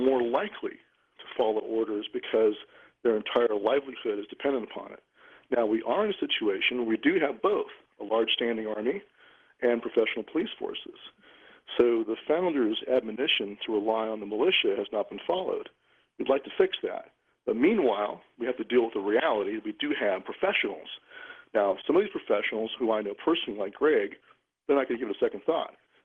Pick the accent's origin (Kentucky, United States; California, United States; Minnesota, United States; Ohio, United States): California, United States; Fresno; born there; I have family in California. I was born in Fresno, actually. And I've got family still there.